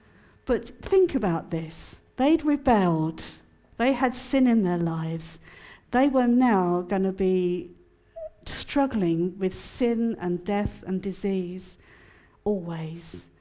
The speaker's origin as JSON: {"language": "English", "country": "United Kingdom", "said": "because we're very British about that."}